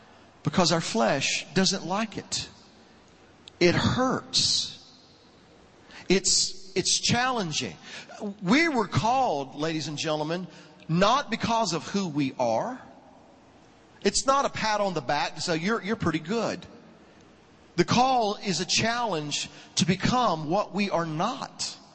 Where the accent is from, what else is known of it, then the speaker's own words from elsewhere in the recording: Georgia, United States; I grew up in South Georgia, and like a lot of you, I think that we probably have a good representation from the South here tonight.